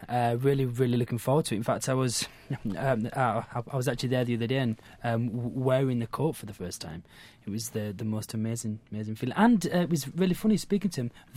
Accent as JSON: {"language": "English", "town": "Bradford", "region": "Yorkshire and the Humber", "country": "United Kingdom", "said": "I'm from Bradford, and we used to go every single year."}